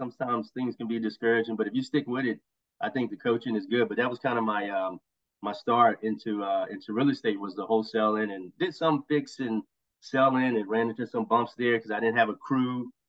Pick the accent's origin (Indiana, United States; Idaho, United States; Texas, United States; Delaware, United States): Texas, United States; Houston; Then went to Virginia for a little bit. Then my dad wasn't doing well. So that's what kind of, I'm from Houston, but that's what drew me back.